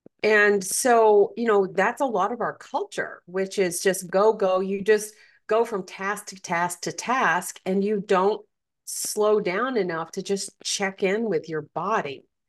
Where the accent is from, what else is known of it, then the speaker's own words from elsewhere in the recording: the South, United States; I grew up in the South and I grew up without technology.